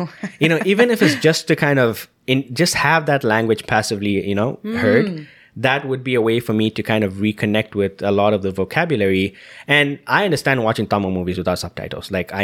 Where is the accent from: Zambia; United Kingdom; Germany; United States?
Zambia; growing up in Zambia, one of the more prominent second languages you can learn in school was French.